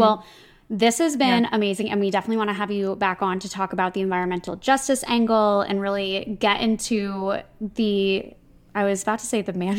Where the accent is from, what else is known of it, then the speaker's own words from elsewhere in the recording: New Jersey, United States; Sorry, well, I'm from Jersey.